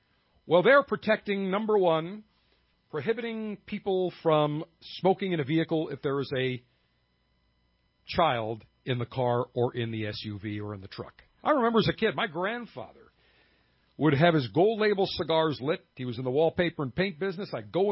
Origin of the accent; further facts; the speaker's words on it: Buffalo, New York, United States; Erie County, New York, which is the county in which my hometown of Buffalo, New York, happens to reside in.